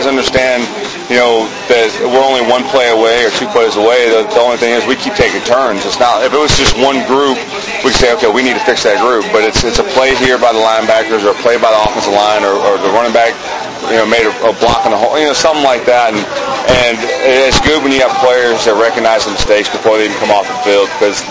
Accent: Leesville, Louisiana, United States; I'm actually going back to my hometown, Leesville, Louisiana, and spend some time with my family

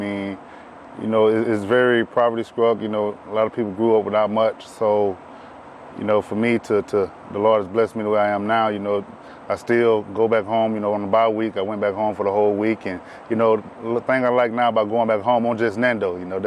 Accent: Wrens, Georgia, United States; So me growing up there, I really didn't realize how small it was until I left.

